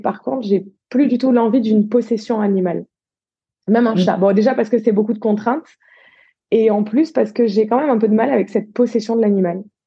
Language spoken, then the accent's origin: French; Allauch, Provence-Alpes-Côte d'Azur, France; j'ai grandi à Marseille, enfin pas tout à fait Marseille, à Allo, une petite commune limitrophe qui s'écrit Alloche, mais qui prononce bien Allo, avec mon papa, ma maman, dans une petite maison de lotissement.